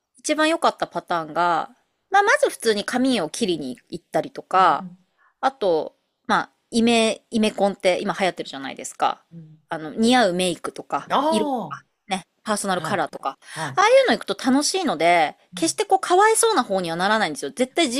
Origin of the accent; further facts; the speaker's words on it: Hokkaido, Japan; 北海道なのに